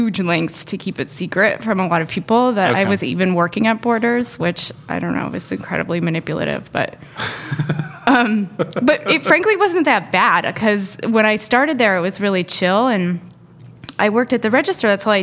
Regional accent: Moss Beach, California, United States; now in Portland, United States; I grew up in Moss Beach, which is a small, as the name implies, beach town just south of San Francisco. Very, very small.

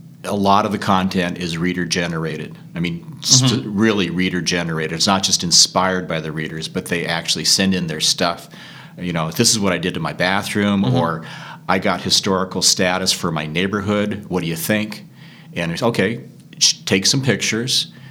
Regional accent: California, United States; now in Oregon, United States; Originally Southern California.

